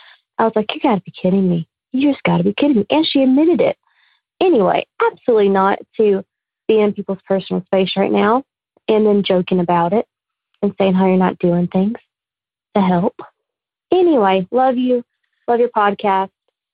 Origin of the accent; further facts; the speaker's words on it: Alabama, United States; I'm from Alabama. Also went to Ole Miss, hottie toddy.